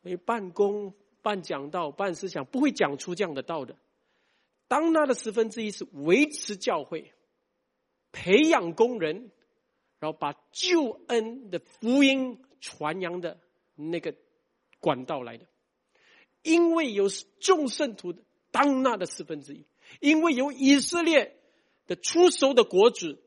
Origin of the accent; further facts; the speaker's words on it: Singapore; 我们新加坡人怕饿死吗？